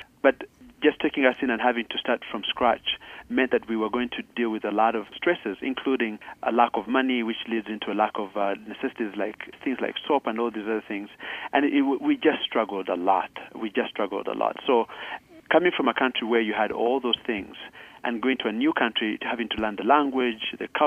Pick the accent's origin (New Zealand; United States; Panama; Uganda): Uganda; I'm originally Ugandan